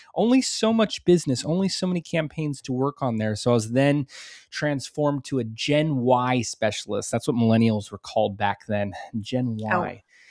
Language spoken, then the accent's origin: English; California, United States; I grew up here in Southern California, snowboarding, skating, surfing